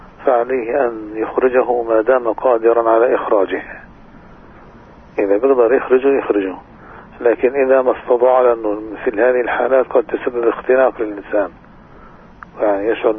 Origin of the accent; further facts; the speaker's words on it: West Bank, Palestine; الآن تقدير صدقة الفطر عندنا في الضفة الغربية